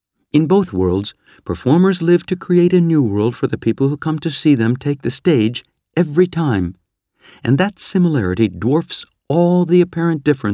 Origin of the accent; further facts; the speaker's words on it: Canada; In my home country of Canada